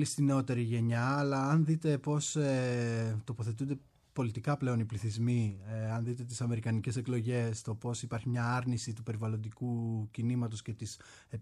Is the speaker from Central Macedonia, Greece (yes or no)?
no; Makri, Eastern Macedonia and Thrace, Greece; μεγάλωσα δίπλα στη γη, κατάγομαι από την Αλεξανδρούπολη, συγκεκριμένα από το χωριό της Μάκρης